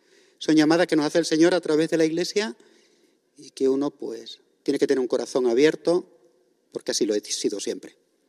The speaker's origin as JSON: {"language": "Spanish", "town": "Mirandilla", "region": "Extremadura", "country": "Spain", "tie": "born or raised there", "said": "Unos están aquí, otros están en mi pueblo, en Mirandilla"}